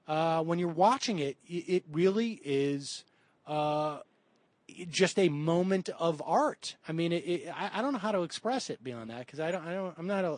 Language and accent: English; New York City, New York, United States; born there; I was born in New York City, and so my family still had connection here